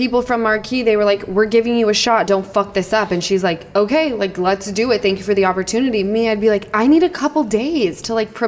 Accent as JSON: {"language": "English", "region": "Utah", "country": "United States", "said": "I relate because on the day to day … from Utah."}